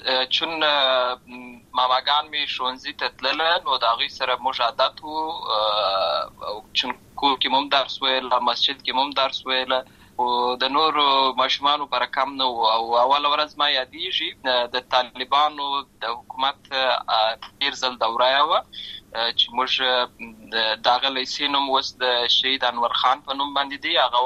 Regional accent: Lashkar Gah, Helmand, Afghanistan; also born or lived in Uruzgan; زه په اصل کې د ورزګان ولایت یم، اما زه په هلمند ولایت د شکرګاه کې پیدا شوی یم. اما د لوی سوی یم، عملته می شونځي لسته ده، عملته می ټول ژوند می لامه غزای څخه پیل شوی دی، خو په اصل کې زه د ورزګان ولایت څخه.

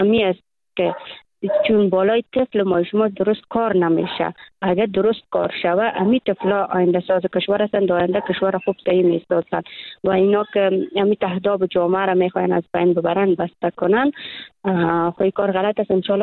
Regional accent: Afghanistan; چون ما دختران افغان هستیم

